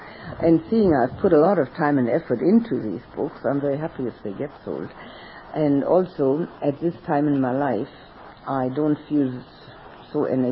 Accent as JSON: {"language": "English", "region": "Berlin", "country": "Germany", "tie": "born or raised there", "second_language": "English", "said": "Oh, in Berlin, my hometown."}